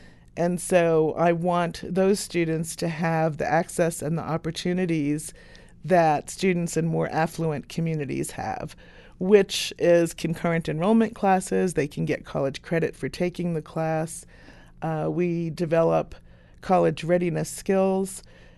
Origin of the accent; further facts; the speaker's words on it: New Jersey, United States; also born or lived in New York City, United States; Started out in New York City and then moved to New Jersey. And after that, I've moved around all over the country and lived overseas.